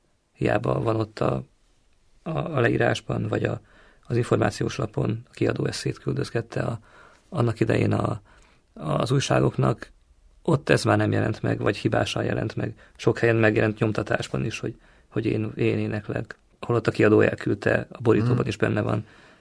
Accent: Makó, Csongrád-Csanád, Hungary; ez ott Makón van a nagyapámék házában, ahol én felnőttem.

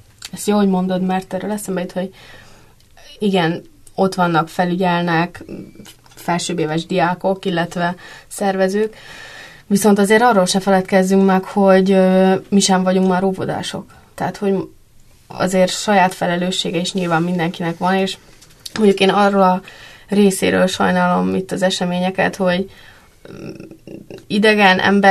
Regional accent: Pécs, Baranya, Hungary; mert én pécsi vagyok

